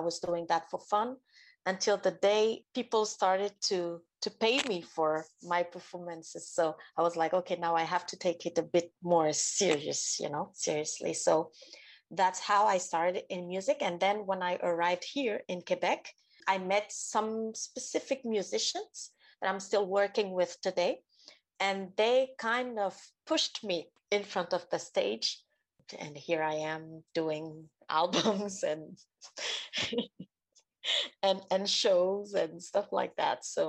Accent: Benin; now in Montreal, Canada; I am a Montreal-based artist, but I'm from Benin, as you introduced me.

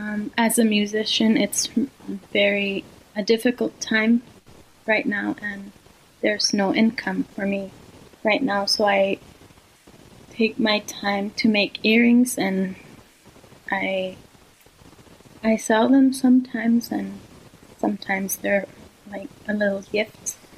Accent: Iqaluit, Nunavut, Canada; now in Laval, Canada; I'm from Iqaluit Nunavut, but right now I am living in Laval, Quebec.

